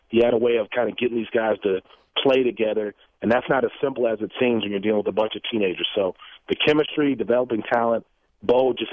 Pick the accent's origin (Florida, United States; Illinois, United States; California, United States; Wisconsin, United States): Wisconsin, United States; And I grew up in Wisconsin